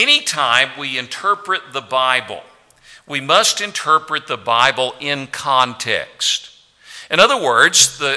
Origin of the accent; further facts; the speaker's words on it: Tennessee, United States; I grew up in Tennessee. My dad worked for Eastman Kodak, but he wanted his boys to be on the farm, so I grew up milking cows by hand.